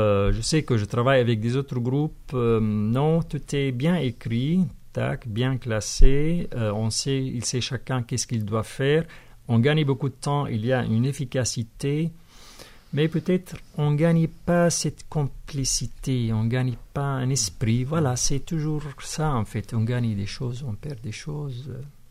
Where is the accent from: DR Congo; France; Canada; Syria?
Syria; Moi, je viens de la Syrie avec ma culture.